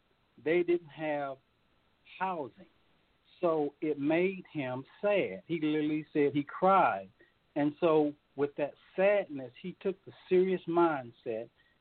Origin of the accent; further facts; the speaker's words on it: Georgia, United States; now in Centerville, United States; I come from a small town in America, Georgia, about 12,000 people.